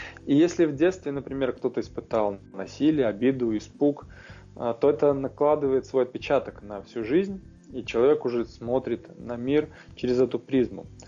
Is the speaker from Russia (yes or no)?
no; Minsk, Belarus; Я сам из Минска родом, в одном из спальных районов. Малиновке я жил